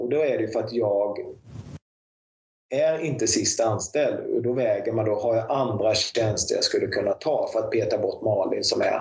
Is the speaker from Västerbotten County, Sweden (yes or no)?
no; Braås, Kronoberg County, Sweden; Om det inte behövs barnskötare i Braås där jag kommer ifrån